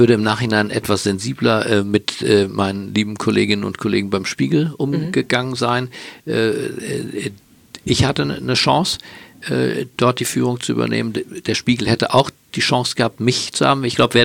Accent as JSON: {"language": "German", "region": "Berlin", "country": "Germany", "tie": "born there", "said": "Berlin, meine Geburtsstadt."}